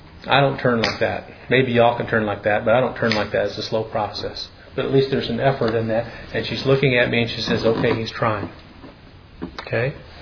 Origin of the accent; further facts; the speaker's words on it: Michigan, United States; and I come from Michigan, every once in a while Michigan's going to play Michigan State.